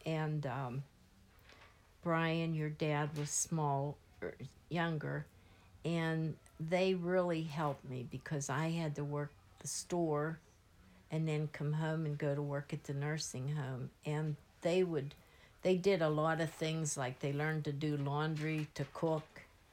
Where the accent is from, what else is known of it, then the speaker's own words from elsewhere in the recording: Avonmore, Pennsylvania, United States; I grew up in Avonmore, or in Kiske Township, where I'm living now. And it was just a big farm.